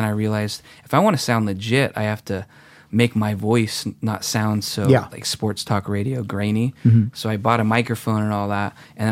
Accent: California, United States; especially for the Giants or the Warriors or the Niners, since that's my hometown teams.

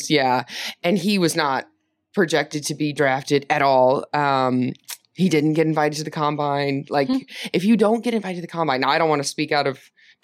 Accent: Geneva, Illinois, United States; Geneva, Illinois.

